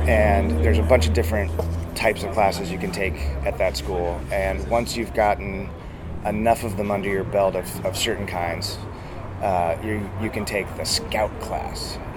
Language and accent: English; Oakland, California, United States; I'm from Oakland, California